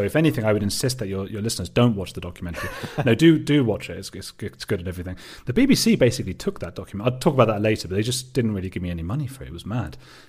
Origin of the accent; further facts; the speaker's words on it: Watford, East of England, United Kingdom; Well, I am British. I'm from a little suburb of London called Watford.